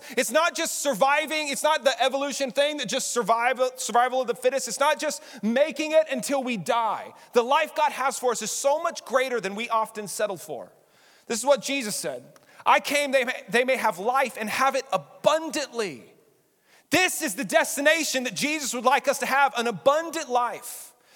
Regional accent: Lubbock, Texas, United States; But I grew up in Lubbock.

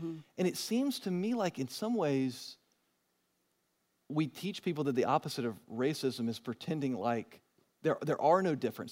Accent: Georgia, United States; also born or lived in Virginia; I mean, I grew up in Georgia and in Virginia and went to elementary school in Georgia and went to a diverse elementary school.

